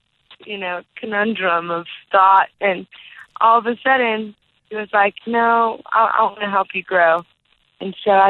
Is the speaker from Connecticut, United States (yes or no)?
no; Louisiana, United States; accent: Cajun; I'm from South Louisiana, so I can turn on that Cajun accent pretty thick.